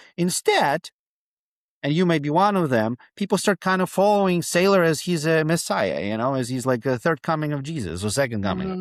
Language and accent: English; Ukraine; now in United States; I mean, we live in America. I'm originally from Ukraine.